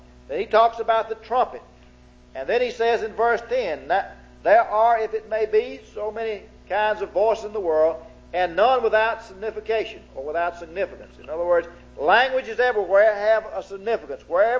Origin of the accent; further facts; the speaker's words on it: Mississippi, United States; I was raised down in Noxubee County, you know, down there where they don't have a university. And they don't speak but one language down there.